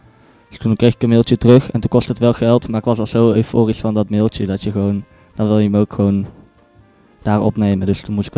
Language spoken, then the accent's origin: Dutch; Tilburg, North Brabant, Netherlands; Ik rap inderdaad. Ik kom uit Tilburg. Ben 15, word over 2 maandjes 16.